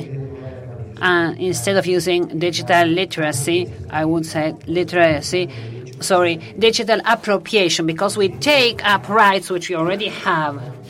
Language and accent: English; Argentina; And I'm from Argentina.